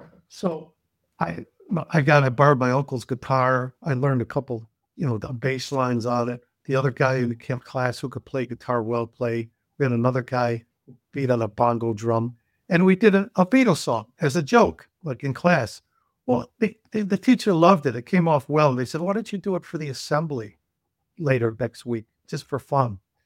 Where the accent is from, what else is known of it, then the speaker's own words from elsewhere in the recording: Cicero, Illinois, United States; I was in junior college. She was in high school. I was from Cicero. She was from Berwyn.